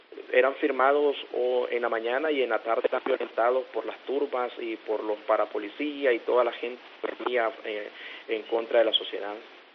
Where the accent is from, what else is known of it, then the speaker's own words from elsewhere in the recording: Nicaragua; Lo que nosotros deseamos como nicaragüenses es tener justicia social.